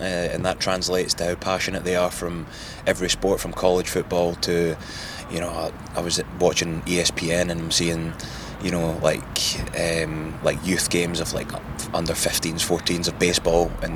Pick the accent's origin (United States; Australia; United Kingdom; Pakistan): United Kingdom; Edinburgh, Scotland; growing up in Edinburgh and Scotland, I'm definitely getting used to this.